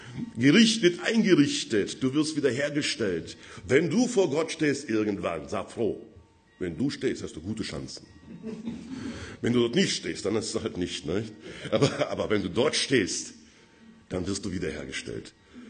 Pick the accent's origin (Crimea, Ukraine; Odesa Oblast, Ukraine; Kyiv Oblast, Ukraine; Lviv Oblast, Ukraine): Odesa Oblast, Ukraine; Odesa; Ja, ich komme aus der Odessa, nicht?